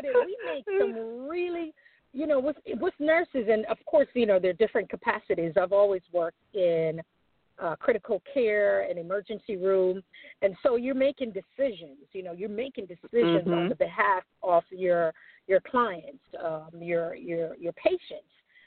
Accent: Jamaica; I'm Jamaican.

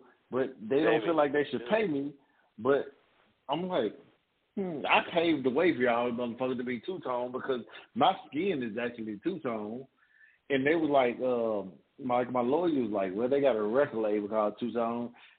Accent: Memphis, Tennessee, United States; You know, I'm from South Memphis. Magnolia's in South Memphis. I don't think the dude knew I was from South Memphis.

